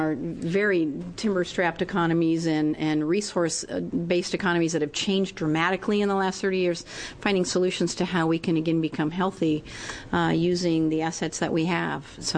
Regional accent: Coos Bay, Oregon, United States; I was born and raised in Coos Bay. I go back about four generations. My husband goes back about five.

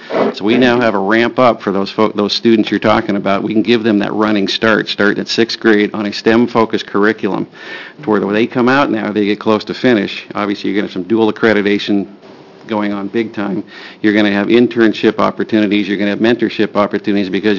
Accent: Hood River, Oregon, United States; And I think we've got a great opportunity to put one of those right in my hometown in Hood River.

